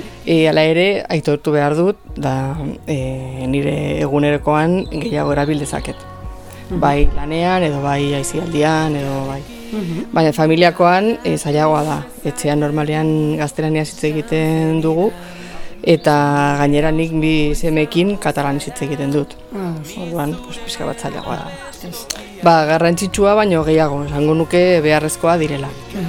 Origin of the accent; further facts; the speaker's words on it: Tarragona, Catalonia, Spain; Basque is a second language; Tarragonakoa naiz, baina Gerendiaren bizi naiz.